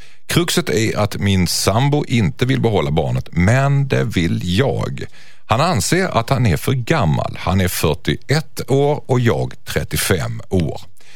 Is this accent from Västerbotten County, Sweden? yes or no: no; Skåne, Sweden; accent: Skåne; hon är hemma min skånska.